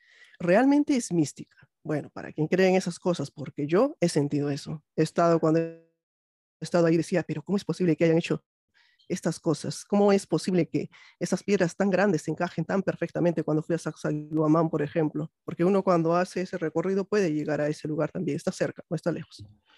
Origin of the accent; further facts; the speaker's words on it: Arequipa, Peru; now in Brazil; Y yo que soy de Arequipa, en Arequipa hay 3.